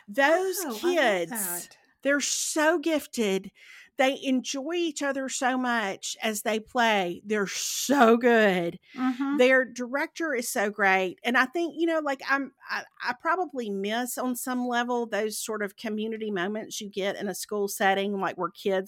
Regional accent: Meridian, Mississippi, United States; a guy from my hometown from Meridian in Mississippi

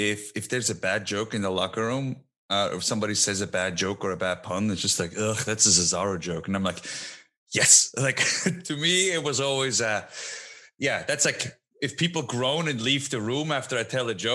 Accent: Switzerland; born or raised there; moved away

